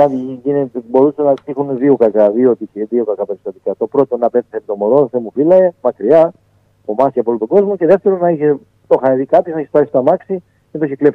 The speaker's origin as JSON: {"language": "Greek", "country": "Greece", "said": "Είμαι πολύ περήφανος που είμαι Έλληνας αστυνομικός."}